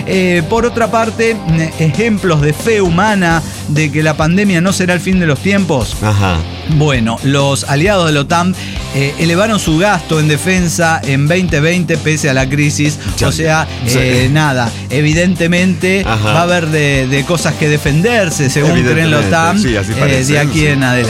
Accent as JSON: {"language": "Spanish", "region": "northern Mexico", "country": "Mexico", "said": "Y los norteños no hablamos así. O sea, es nuestra forma de hablar."}